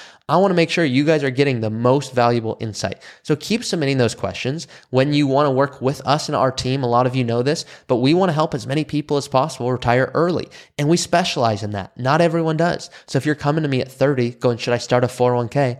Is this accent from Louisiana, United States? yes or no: no; Malibu, California, United States; but I grew up in Malibu. I grew up around undisciplined wealth